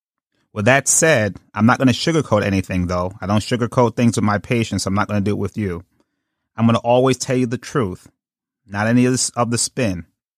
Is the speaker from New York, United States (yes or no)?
yes; Brooklyn, New York, United States; But I grew up in Brooklyn, and my perspective on weapons is a little bit different